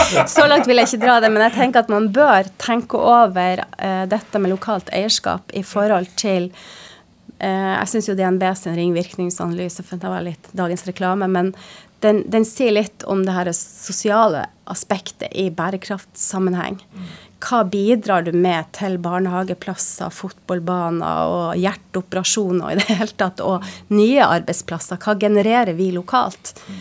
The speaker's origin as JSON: {"language": "Norwegian", "town": "Tromsø", "region": "Troms", "country": "Norway", "said": "som nordlending og fra Tromsø"}